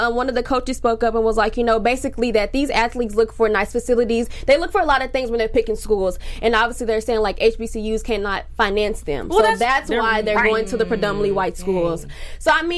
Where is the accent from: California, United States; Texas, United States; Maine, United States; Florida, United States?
Texas, United States; because I'm from Texas, so PV is in Houston, I guess you call it, and it was down the street